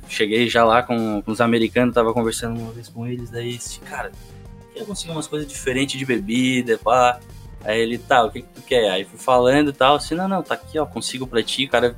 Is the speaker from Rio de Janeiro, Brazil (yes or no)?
no; Santa Catarina, Brazil; Gente, eu sou aqui do Sul, sou aqui de Santa Catarina.